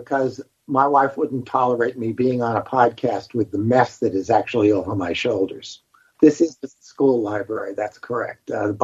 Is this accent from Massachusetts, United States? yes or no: yes; Newton, Massachusetts, United States; instead of holding the reunion here in the Boston area, we're all from Newton, Massachusetts, we held it in Central Florida